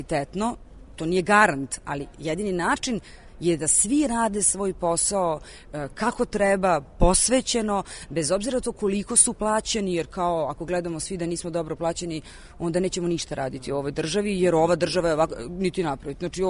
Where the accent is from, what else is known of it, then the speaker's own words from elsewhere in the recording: Algeria; ja govorim francuski jer sam odrasla u Alžiru